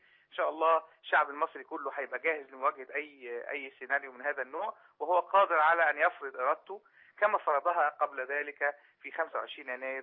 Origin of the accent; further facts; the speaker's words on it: Egypt; إحنا كمصريين وثوار